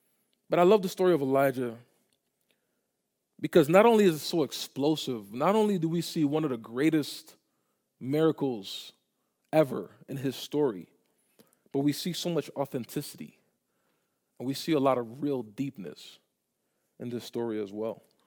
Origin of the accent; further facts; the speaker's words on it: New York, United States; I grew up in New York, and there's a lot of times I would feed birds.